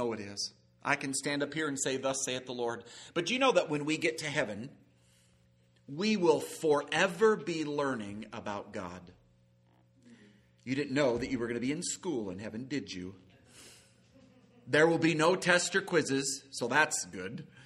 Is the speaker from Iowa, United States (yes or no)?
yes; Iowa, United States; Billy Sunday from the great state of Iowa. I'm from Iowa.